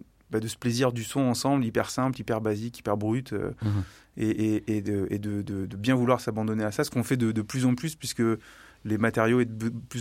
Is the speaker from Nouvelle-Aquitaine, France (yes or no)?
yes; Limoges, Nouvelle-Aquitaine, France; Moi je viens de Limoges, lui de Poitiers